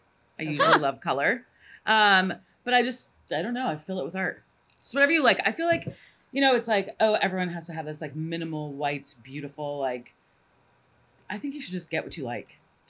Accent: Corona, California, United States; Oh, east of LA in a little town called Corona.

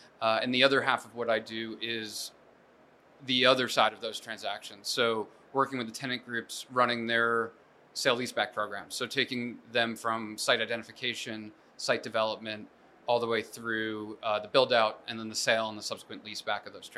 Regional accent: Ridgewood, New Jersey, United States; So I'm from Northern New Jersey, Ridgewood, New Jersey.

